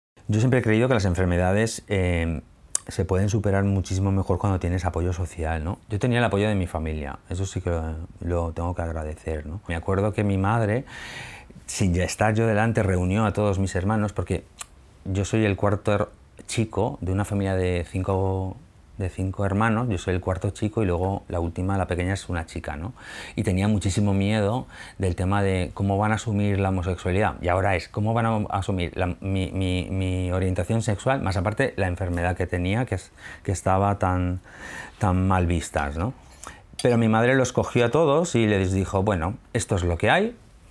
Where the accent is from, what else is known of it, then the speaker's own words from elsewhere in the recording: El Perellonet, Valencian Community, Spain; Yo es que me crié en el Perellonet, en la playa. Yo con 9 años vinimos toda la familia aquí a vivir